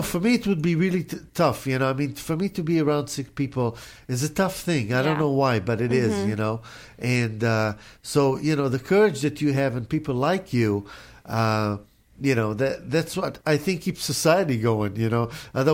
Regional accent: Israel; I'm from Israel

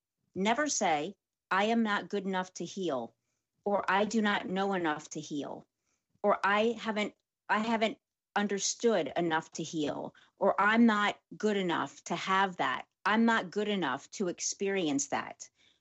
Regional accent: New Orleans, Louisiana, United States; I love Saints football. They're my team. I'm from New Orleans.

